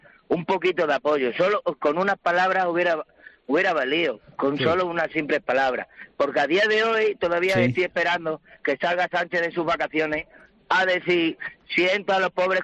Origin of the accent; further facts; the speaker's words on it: Spain; yo soy español